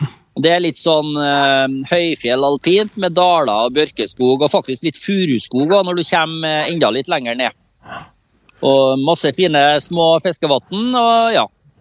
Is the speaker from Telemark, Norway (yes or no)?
no; Orkland, Trøndelag, Norway; also born or lived in Levanger; så jeg nok Harbarka Trønder, ja. Født på Levanger og oppvokst på Fannrammen I Orkland kommune nå, da.